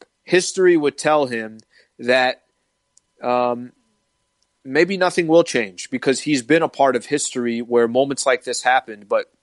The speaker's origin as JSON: {"language": "English", "town": "San Diego", "region": "California", "country": "United States", "tie": "born or raised there", "said": "and look, I grew up in San Diego. Drew Brees was a quarterback for the Chargers back in the days."}